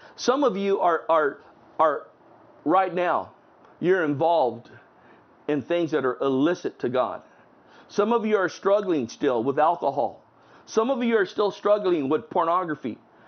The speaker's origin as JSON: {"language": "English", "town": "National City", "region": "California", "country": "United States", "tie": "born or raised there", "said": "Back in the day, I grew up in National City. There was just one theater where everyone tried to sneak into."}